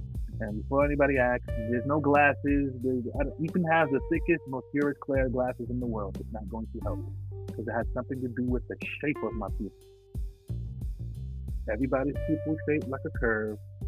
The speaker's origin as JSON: {"language": "English", "town": "New York City", "region": "New York", "country": "United States", "said": "I wasn't confident in the building shaking because as a New Yorker, I know that, honestly speaking, the only thing that can really take down these buildings is planes."}